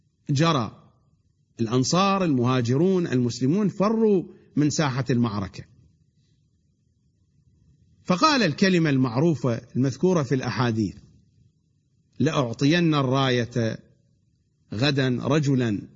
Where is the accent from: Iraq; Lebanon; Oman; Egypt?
Iraq; accent: Iraqi; يعني باللهجة، بلهجتنا العراقية، يعني أسويكم سكراب،